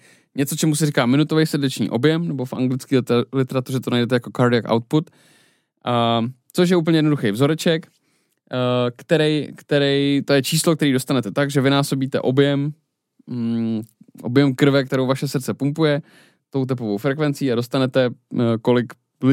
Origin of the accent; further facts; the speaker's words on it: Liberec, Liberec Region, Czechia; já jsem z Liberce, tam je to hodně oblíbený